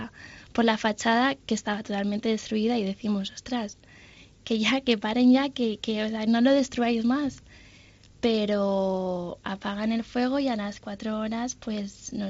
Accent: Valencia, Valencian Community, Spain; Me escucharon el acento, ah, que de dónde eres, y yo, uy, pues de Valencia

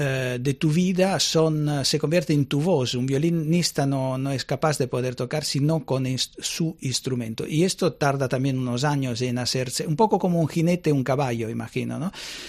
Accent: Rome, Lazio, Italy; Spanish is a second language; yo soy de Roma, pero donde viene mi padre

